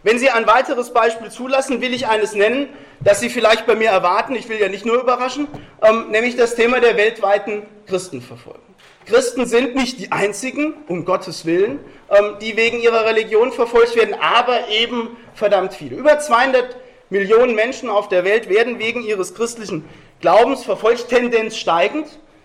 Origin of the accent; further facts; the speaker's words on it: France; Als Franzose, der ich bin, das kommt ja noch erschwerend hinzu, habe ich in Frankreich immer dann, wenn ich durfte